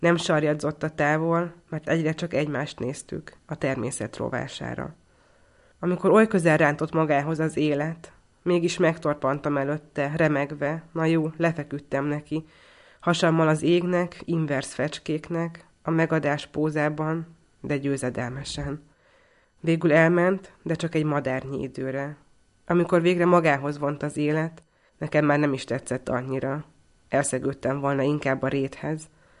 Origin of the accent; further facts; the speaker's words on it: Szekszárd, Tolna, Hungary; born there; Valóban 1986-ban születtem Szekszárdon